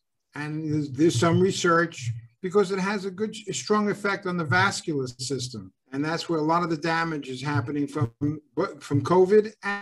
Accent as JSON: {"language": "English", "town": "Massapequa", "region": "New York", "country": "United States", "tie": "born or raised there", "also_born_or_lived": "Brooklyn / Queens", "said": "I grew up born in Brooklyn, raised in Massapequa, Long Island."}